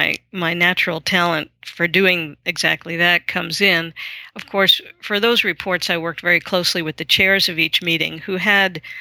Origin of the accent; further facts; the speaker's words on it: Long Island, New York, United States; also born or lived in Brooklyn; I was born into a multi-generational situation, a brick tenement in Brooklyn where we lived four generations together. That was great. Very close family and moved out to Long Island and had sort of a suburban upbringing